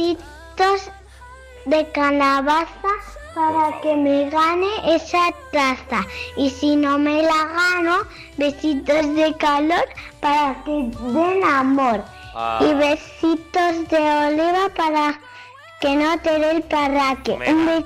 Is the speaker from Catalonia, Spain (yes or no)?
yes; Terrassa, Catalonia, Spain; soy de Tarrasa y tengo 8 años.